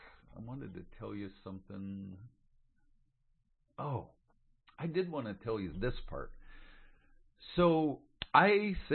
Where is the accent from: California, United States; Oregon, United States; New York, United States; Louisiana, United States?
Oregon, United States; also born or lived in Pennsylvania / Florida / Montana / Alaska; I'm not from the South. I'm not from Texas. I was born and raised in Oregon.